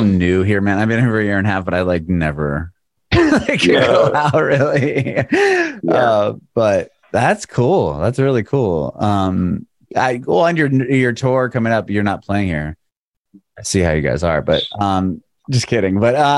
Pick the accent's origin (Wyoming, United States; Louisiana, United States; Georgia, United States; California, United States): California, United States; San Diego; now in Nashville, United States; I'm originally from San Diego, and I moved to Nashville about a year and a half ago.